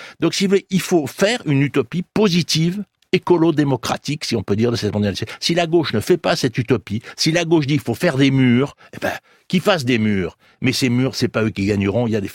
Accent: Marseille, Provence-Alpes-Côte d'Azur, France; Moi, je suis Marseillais.

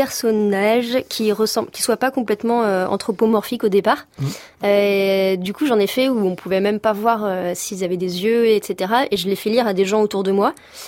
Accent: Brittany, France; Mon bled en Bretagne.

